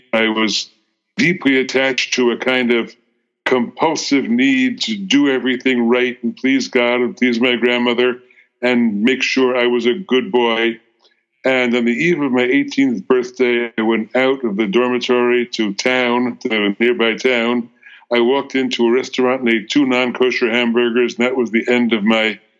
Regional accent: United States; I'm an American Jew, third generation in America. That means my grandparents were all immigrants from Eastern Europe. My parents were born here shortly after their parents immigrated at the turn of the 20th century.

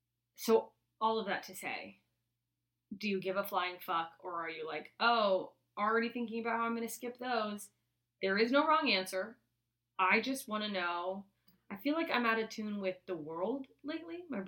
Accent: Anchorage, Alaska, United States; I'm doing a world premiere in my hometown of Anchorage

